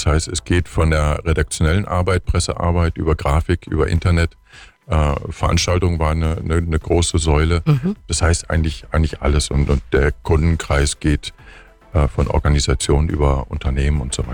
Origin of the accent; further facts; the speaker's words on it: Rheine, North Rhine-Westphalia, Germany; moved away as an adult; now in Kaufbeuren, Germany; Ich komme aus Rheine bei Münster. Mhm. Dort bin ich geboren und dann nach dem Abitur bin ich zu C&A Mode gekommen und über C&A Mode 98 dann nach Kaufbeuren versetzt worden.